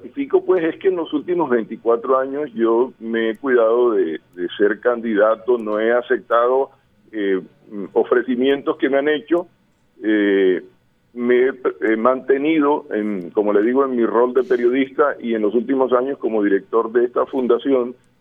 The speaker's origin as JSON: {"language": "Spanish", "town": "Barranquilla", "region": "Atlántico", "country": "Colombia", "said": "quién como barranquillero, como alguien que ama la ciudad, que la ha sentido, que la ha vivido"}